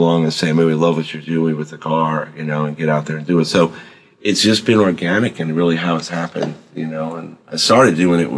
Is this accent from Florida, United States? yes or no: yes; Miami, Florida, United States; I grew up in Miami, Fort Lauderdale area.